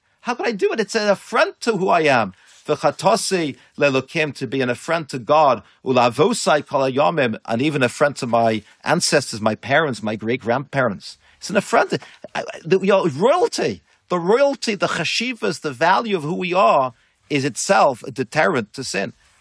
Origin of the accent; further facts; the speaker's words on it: Liverpool, North West England, United Kingdom; You know, I came from Liverpool. Who knows Yiddish in Liverpool?